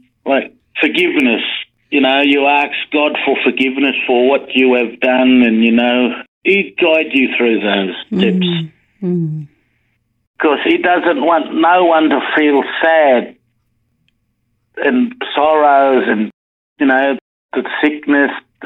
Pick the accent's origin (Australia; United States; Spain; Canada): Australia; Brewarrina, New South Wales; and my hometown, Rewarrina.